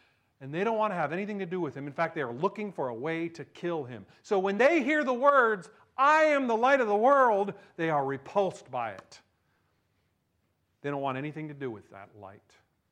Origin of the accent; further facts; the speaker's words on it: New Jersey, United States; Happened a lot where I grew up in New Jersey, because when you saw those searchlights, it was telling you that there was something going on, right?